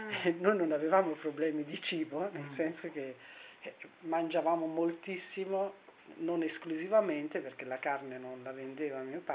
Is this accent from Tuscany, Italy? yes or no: yes; Grosseto, Tuscany, Italy; also born or lived in Florence; Io sono di Grosseto. Grosseto è l'ultima città della Toscana.